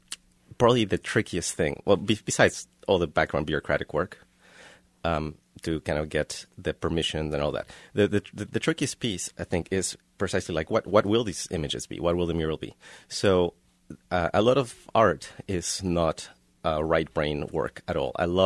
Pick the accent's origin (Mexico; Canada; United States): Mexico; I grew up in Mexico